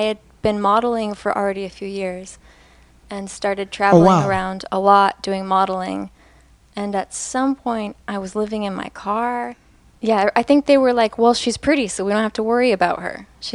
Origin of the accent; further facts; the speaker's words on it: Jamul, California, United States; I grew up in a place called Jamul, and which is a very rural town inland, about 40 minutes from San Diego.